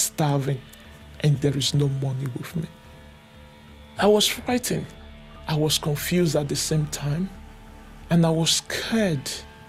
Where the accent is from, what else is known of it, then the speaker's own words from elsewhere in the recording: Nigeria; I'm from Nigeria. I was born and brought up in Nigeria, and life was good.